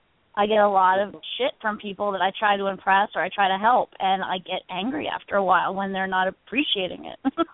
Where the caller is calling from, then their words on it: New Hope, Pennsylvania, United States; I'm calling from New Hope, Pennsylvania.